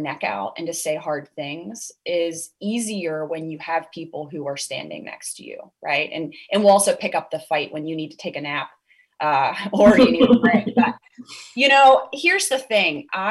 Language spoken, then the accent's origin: English; Pittsburgh, Pennsylvania, United States; And so they were super working class. I grew up in Pittsburgh, big family.